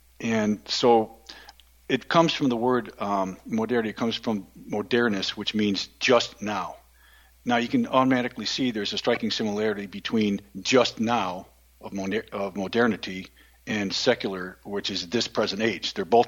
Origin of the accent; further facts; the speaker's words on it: Buffalo, New York, United States; So Paul Kurtz, who by the way is in my hometown of Buffalo, he died a few years back.